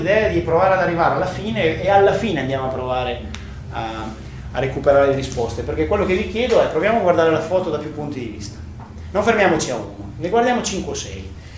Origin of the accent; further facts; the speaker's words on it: Novellara, Emilia-Romagna, Italy; now in Fabbrico, Italy; io sono di Fabbrico, sono nativo di Novellara, quindi sono vostro vicino di casa. Nativo di Novellara e abito a Fabbrico da un po' di anni.